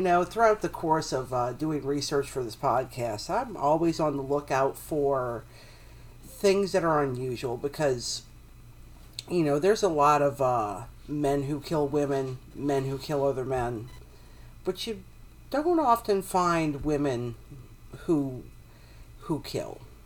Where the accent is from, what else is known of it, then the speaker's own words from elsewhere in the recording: Louisiana, United States; I'm not officially from New Orleans. I am from outside of New Orleans. I grew up in the suburbs, where not a whole lot has happened. I grew up in a very boring town.